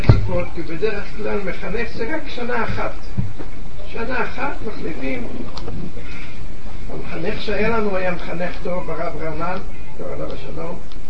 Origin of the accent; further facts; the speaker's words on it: Haifa, Haifa District, Israel; אני במקור חיפאי.